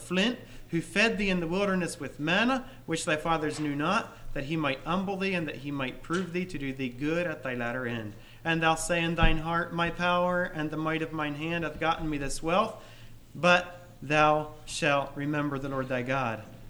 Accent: Honduras; I'm from Honduras. You're expecting to hear about Honduras.

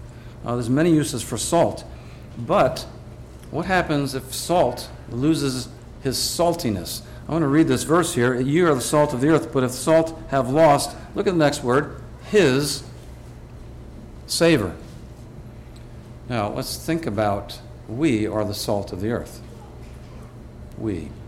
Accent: New York, United States; I grew up in New York State, so I grew up with that, and it's just a time of year that we look forward to for several reasons.

